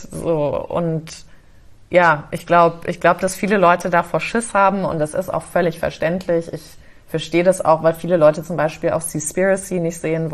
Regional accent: New York, United States; also born or lived in Canada; Ich bin ja in New York aufgewachsen oder als ich jetzt lange in Kanada war, da waren Fehler so willkommen geheißen.

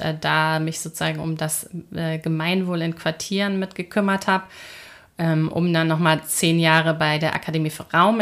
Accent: Hamburg, Germany; Ich bin in Hamburg-Harburg aufgewachsen.

